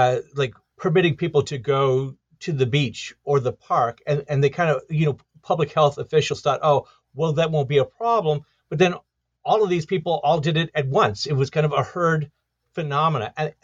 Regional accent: Detroit, Michigan, United States; Well, I grew up in Detroit, Michigan, and I, you know, that was in the 1970s, a very disruptive time.

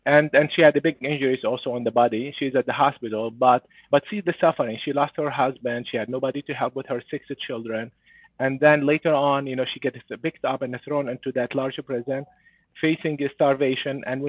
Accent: Zabadani, Rif Dimashq, Syria; I'm from Zabadani. Zabadani is the main area, and there's nearby two villages. One is Madaya, and the other one is Buludan.

